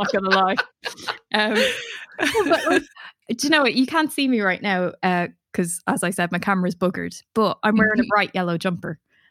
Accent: Ireland; I'm half Pakistani, half Irish. So my confidence was shot as a child, because growing up in Ireland in the early 90s, there are no other brown people around.

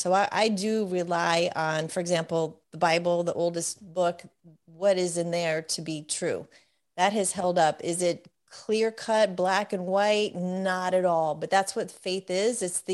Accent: New York, United States; now in Texas, United States; we grew up in New York, and I, you know, Italian, New York, Catholic, that's your culture.

